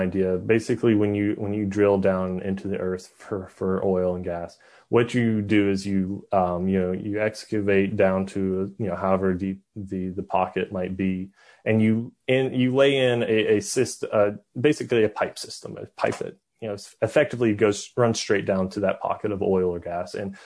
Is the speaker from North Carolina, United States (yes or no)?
yes; North Carolina, United States; I'm from North Carolina, and we just it's just not a state that does a lot of natural gas or coal excavate